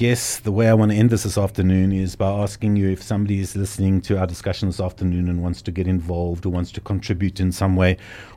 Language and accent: English; Cape Town, Western Cape, South Africa; I'm Capetonian, man.